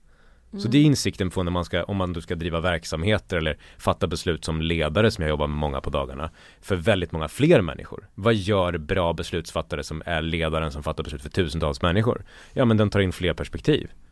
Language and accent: Swedish; Borlänge, Dalarna County, Sweden; eftersom jag kommer från Borlänge och landsbygden